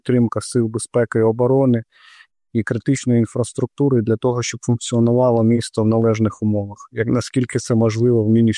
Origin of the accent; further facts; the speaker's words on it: Kherson, Kherson Oblast, Ukraine; Місто Херсон – це моє рідне місто, в якому я народився і виріс.